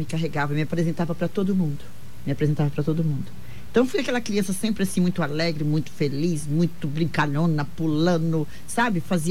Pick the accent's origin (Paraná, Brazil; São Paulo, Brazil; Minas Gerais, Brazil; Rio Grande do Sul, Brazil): Paraná, Brazil; Nós somos do Paraná.